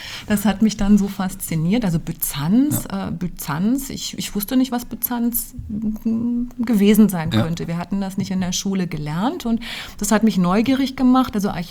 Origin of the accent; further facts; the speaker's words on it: Rhineland-Palatinate, Germany; ich komme aus Rheinland-Pfalz und bin in einer kleinen Stadt in der Nähe des Hunsrücks geboren. Also meine Mama ist ein Hunsrücker Mädchen, mein Papa war ein amerikanischer GI